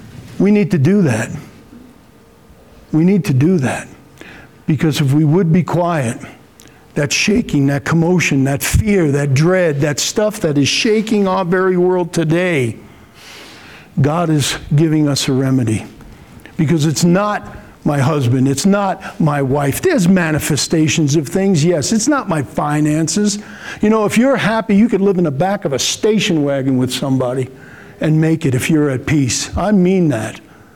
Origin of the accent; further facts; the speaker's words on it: New York, United States; I'm an ex-New Yorker. I'm whacked.